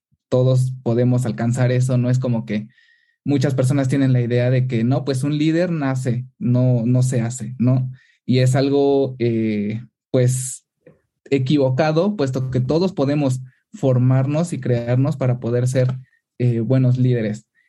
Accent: Mexico City, Mexico; soy de Ciudad de México.

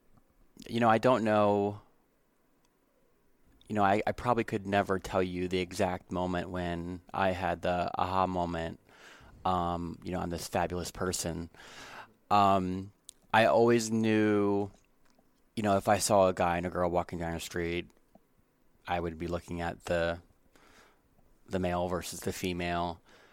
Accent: Baltimore, Maryland, United States; I grew up in Baltimore, which is, not an environment that was open for someone to come, especially my high school.

